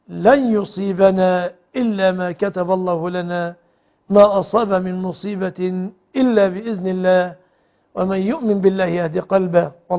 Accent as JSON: {"language": "Arabic", "country": "Egypt"}